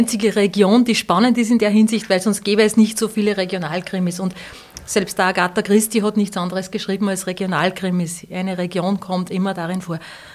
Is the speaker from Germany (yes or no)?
no; Steyr, Upper Austria, Austria; born there; now in Reichraming, Austria; Ja, geboren bin ich in Steyr, das ist richtig, da komme ich jetzt kurz drauf zurück. Ich wohne aber in Reichhamming, schon seit vielen Jahren.